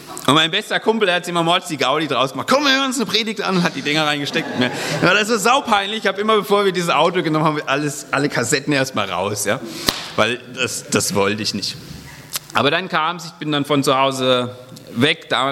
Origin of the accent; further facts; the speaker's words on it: Baden-Württemberg, Germany; ich bin jetzt kein Franke, sondern ich komme eigentlich ursprünglich so aus der Heidelberger Ecke und ich komme auch nicht aus irgendeinem christlichen Hintergrund